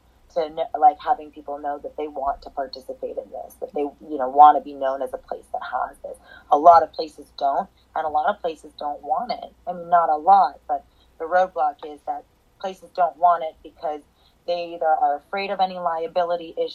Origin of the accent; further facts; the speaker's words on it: Portland, Oregon, United States; I am born and raised in Portland. I remember when it used to be that you knew your neighbors